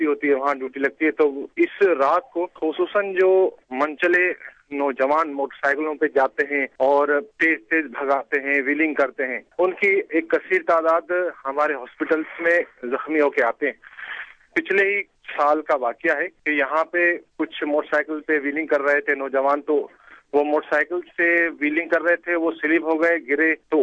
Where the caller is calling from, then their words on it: Hyderabad, Sindh, Pakistan; باب الاسلام حیدرآباد سے عرض کر رہا ہوں.